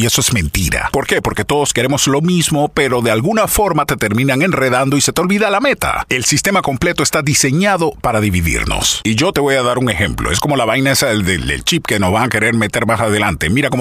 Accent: Panama; como yo soy panameño, la gente de Panamá me está escribiendo

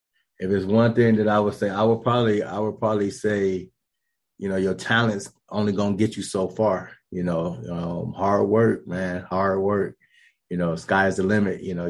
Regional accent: Detroit, Michigan, United States; Growing up in Detroit, going to Detroit Persian high school, and, you know, growing up on the east side, 6 Mile and DeQuinder, you know, a young guy.

